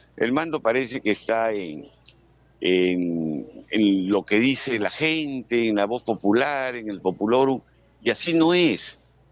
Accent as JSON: {"language": "Spanish", "region": "Piura", "country": "Peru", "said": "Nosotros también somos piuranos, somos la región, la segunda región quizás más importante del país."}